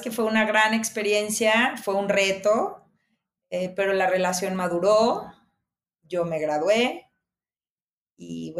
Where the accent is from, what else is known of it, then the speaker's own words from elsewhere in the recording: León, Guanajuato, Mexico; Yo crecí en León, Guanajuato, en provincia, viví allá 20 años y bueno, pues es una sociedad tradicional donde son muy religiosos